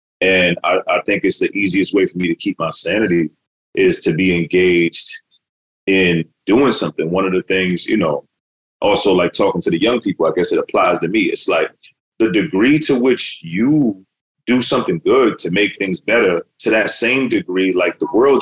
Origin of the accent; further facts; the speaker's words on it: New York City, New York, United States; I mean, I grew up in Brooklyn, New York, in rough neighborhoods